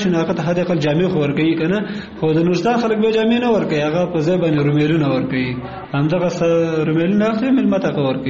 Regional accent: Kunar, Afghanistan; زه اصلا د کونړ ولایت اوسیدونکو یم

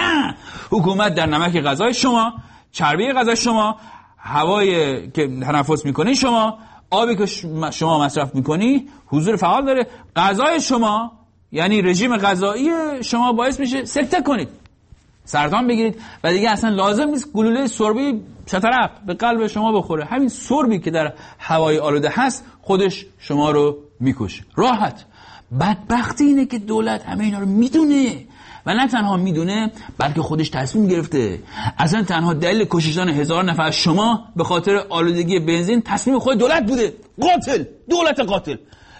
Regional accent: Iran; moved away; ما که از ایران اومدیم بیرون خیلی وقت

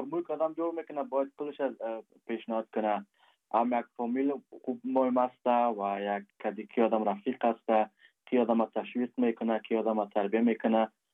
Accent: Kabul, Afghanistan; از کابل هستم. … از کابل هست، پدر کلانای ما از کابل هست.

